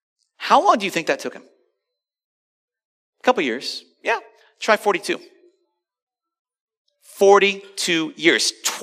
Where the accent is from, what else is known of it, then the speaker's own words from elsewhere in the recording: Louisiana, United States; I remember I was a boy growing up in South Louisiana, and one day my dad took me out to the shed. I grew up on a farm